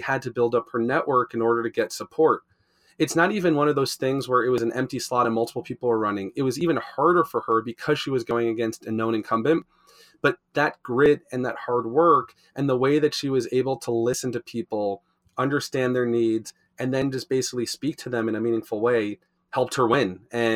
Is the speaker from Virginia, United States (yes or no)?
no; Miami, Florida, United States; We grew up in Miami and in the Aventura area